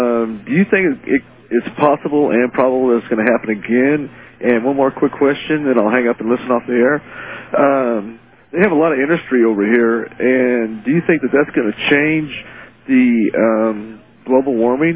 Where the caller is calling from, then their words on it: Gerber, California, United States; I'm calling from Gerber, California, land of KPAY in Northern California.